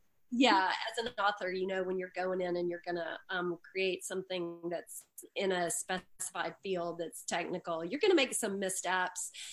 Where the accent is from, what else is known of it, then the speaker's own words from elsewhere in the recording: Birmingham, Alabama, United States; I grew up in Birmingham and I went to Auburn, War Eagle.